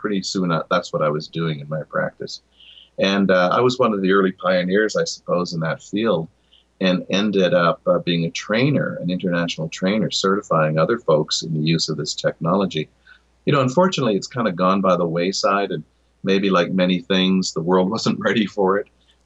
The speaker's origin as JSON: {"language": "English", "country": "Canada", "said": "I'm from Canada, so there's all kinds of government programs"}